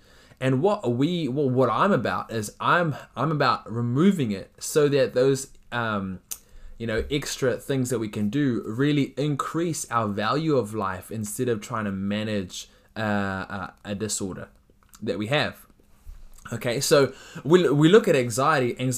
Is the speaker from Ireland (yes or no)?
no; South Africa; I'm from South Africa, and in South Africa, there is a lot of, there's a lot of hijacking of cars at traffic lights